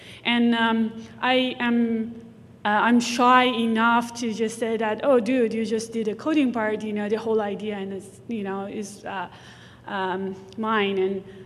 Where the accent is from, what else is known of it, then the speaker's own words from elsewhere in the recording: Iran; because I grew up in Iran, and you know this is meaningful to me